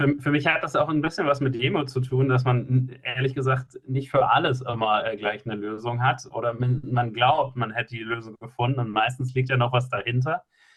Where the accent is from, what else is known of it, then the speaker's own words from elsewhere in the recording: Mainz, Rhineland-Palatinate, Germany; born there; now in Munich, Germany; Und ich komme gebürtig aus Mainz, bin Familienvater, habe zwei süße Töchter, bin verheiratet und bin hier in München, wo meine Wahlheimat ist